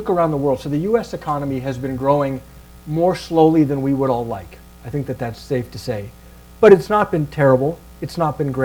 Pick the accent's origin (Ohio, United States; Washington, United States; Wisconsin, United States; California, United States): Ohio, United States; So first of all, I was born and raised in Ohio. I went to school in Illinois.